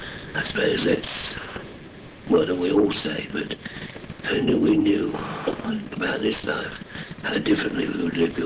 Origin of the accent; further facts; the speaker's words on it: Blackheath, London, United Kingdom; also born or lived in Bristol; Actually, I came originally I came from Blackheath.